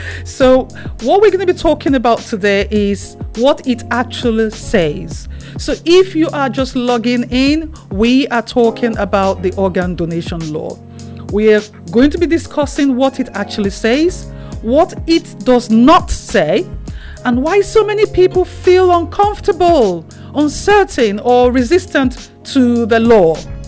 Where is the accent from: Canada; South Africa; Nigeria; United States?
Nigeria; now in United Kingdom; I'm originally from Nigeria.